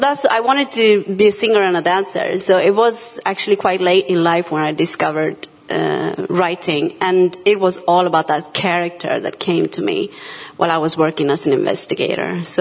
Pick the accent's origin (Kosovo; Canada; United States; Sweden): Sweden; northern Sweden; also born or lived in Ethiopia; And I grew up in the north of Sweden, which is, it was really cold. I was born in Ethiopia, by the way, but I came to Sweden, when I was one, and I grew up in the north of Sweden, where it was really cold